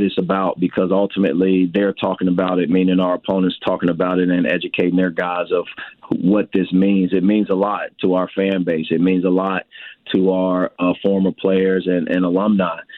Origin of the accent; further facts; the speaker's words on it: Chicago, Illinois, United States; I'm from Chicago, so I've known about the history of Illini basketball